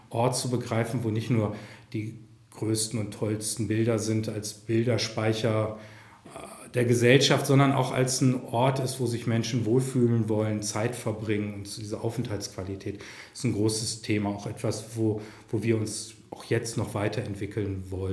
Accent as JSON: {"language": "German", "town": "Münster", "region": "North Rhine-Westphalia", "country": "Germany", "said": "gerade als Münsteraner erlaube ich mir das jetzt mal auch so ein bisschen beurteilen zu können"}